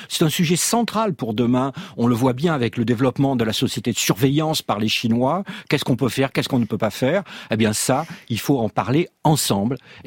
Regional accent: France; accent: French; moved away as an adult; now in United States; Je me suis jamais débarrassé de mon accent français, il faut bien dire, après 14 ans aux États-Unis.

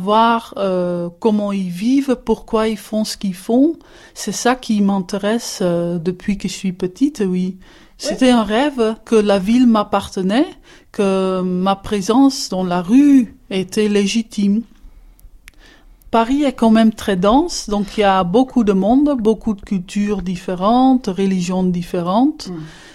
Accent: Netherlands; French is a second language; moi, en fait, mon accent le dit déjà un peu, je viens des Pays-Bas. Donc moi je viens de la campagne hollandaise

